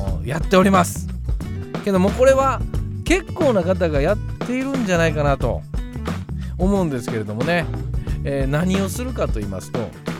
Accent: Kansai, Japan; 私関西出身なんですけど

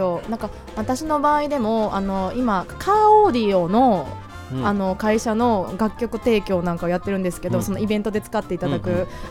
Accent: Kansai, Japan; accent: Kansai dialect; 普段ね関西弁なんでね

